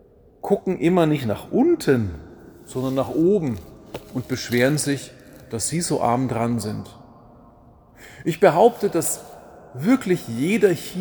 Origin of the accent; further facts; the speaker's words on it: Bavaria, Germany; Wir sind hier in Oberbayern. Ich komme aus Franken.